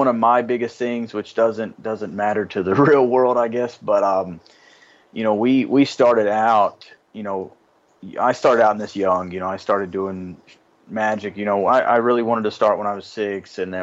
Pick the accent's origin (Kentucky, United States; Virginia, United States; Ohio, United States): Kentucky, United States; Cynthiana; it was at a theater actually in my hometown, but I'm not a hometown boy, so nobody really knows who I am. So it's, if you're listening, you'll know, but, it's in Cynthiana, Kentucky, so it's kind of where I was born and raised.